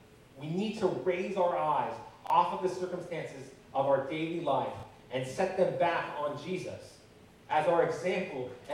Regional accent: California, United States; Because I grew up in Christian culture in Southern California

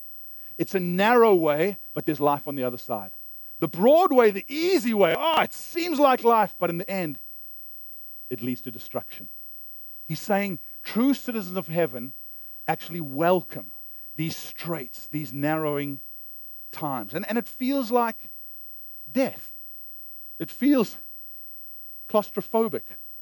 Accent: Canada; I was thinking about citizenship as a Canadian.

